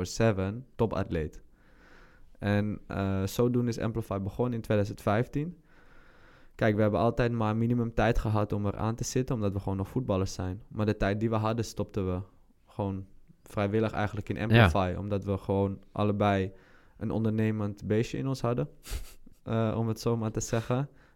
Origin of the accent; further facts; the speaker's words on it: Amsterdam, North Holland, Netherlands; now in Jakarta, Indonesia; Ik kom natuurlijk zelf uit Amsterdam.